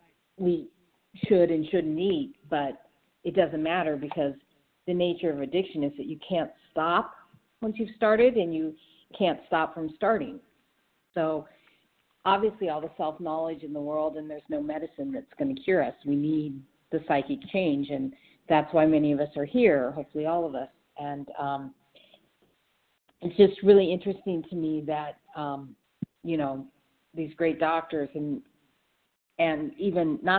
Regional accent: Iowa City, Iowa, United States; Iowa City, Iowa.

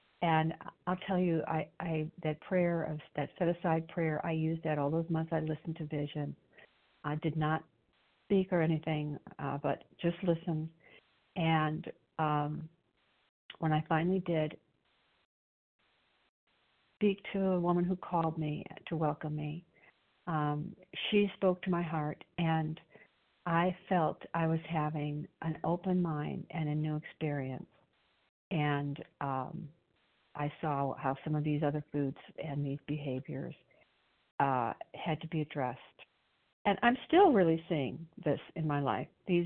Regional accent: Illinois, United States; I'm from Illinois

